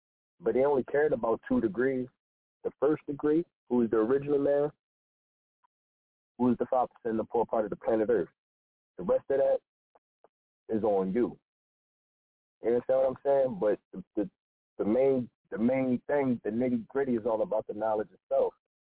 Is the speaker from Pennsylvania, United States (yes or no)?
yes; Philadelphia, Pennsylvania, United States; my mom, she's from Virginia, but I'm from Philly.